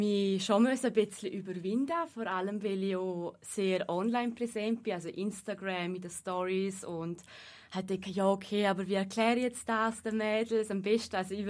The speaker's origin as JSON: {"language": "German", "country": "Liechtenstein", "said": "ich komme aus dem Liechtenstein"}